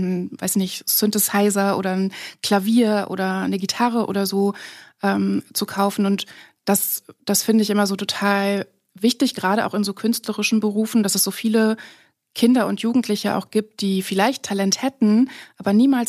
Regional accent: Lower Saxony, Germany; ich bin in Niedersachsen geboren, aufgewachsen. Also wirklich so, stell dir das kleinste Dorf vor, das ist meins und drumherum ist ganz viel nichts.

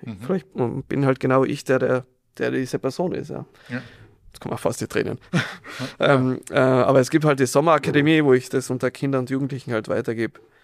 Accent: Tyrol, Austria; ich bin jetzt in Tirol aufgewachsen, in Osttirol, ja, da ist jetzt auch... durchaus raues Wetter

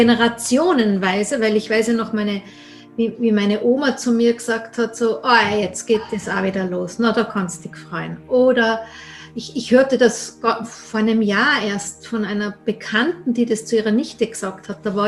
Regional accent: Austria; freue ich mich als Österreicherin, die immer so alleine auf weiter Flur ist, über andere Österreicher.

